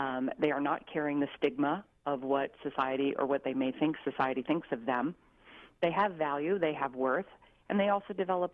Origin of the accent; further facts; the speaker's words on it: Midwest, United States; because I'm from the Midwest, and I would love to think that that was the ideal.